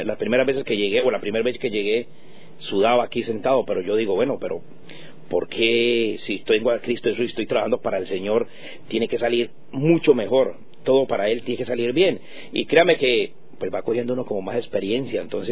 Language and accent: Spanish; Colombia; now in Orlando, United States; cuando pensaba yo, aparte de que somos colombianos, ¿no?, encontrarme yo en estos momentos aquí en Orlando y poder hablar